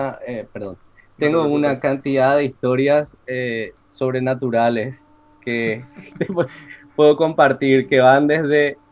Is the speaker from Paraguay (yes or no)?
yes; Asunción, Paraguay; yo nací y vivo actualmente en Asunción del Paraguay, justo en el centro ahí de Sudamérica.